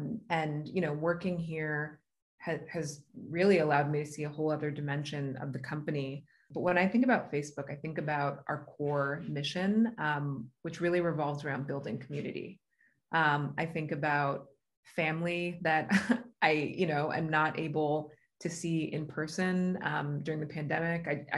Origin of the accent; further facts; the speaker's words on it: California, United States; now in Cleveland, United States; You know, I'm from California originally, but being in Cleveland